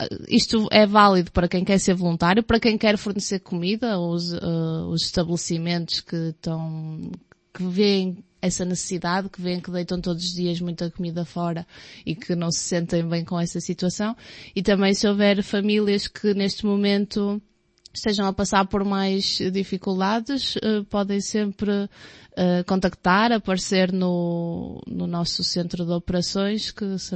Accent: Porto, Portugal; now in Aveiro, Portugal; venho do Porto e agora estou aqui em Aveiro. É uma cidade que eu gosto bastante, é mais calminha.

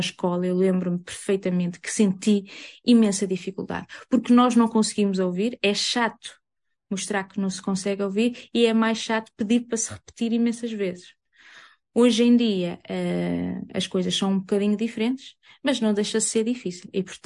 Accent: Arouca, Aveiro, Portugal; Nascida e criada em Arouca, mais concretamente no último concelho de Arouca, que é Fermedo, que certamente que ninguém deve conhecer porque é uma aldeia no meio do nada. Fui criada por pessoas do campo, né? Vindo de uma família de agricultores, muito humilde e muito simples

